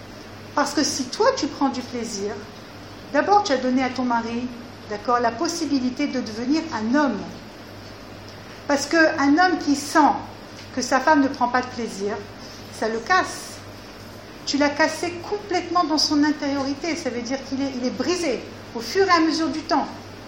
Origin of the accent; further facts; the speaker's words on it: France; Quand on a grandi en France, on a grandi dans un pays, qu'on le veuille ou pas, d'accord, chrétien.